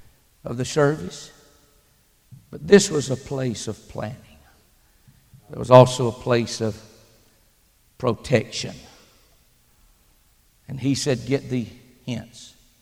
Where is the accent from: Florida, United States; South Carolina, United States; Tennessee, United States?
South Carolina, United States; Dillon; Now, I might be from South Carolina, but you ain't deducting 50 points from my IQ just because I was born in Dillon.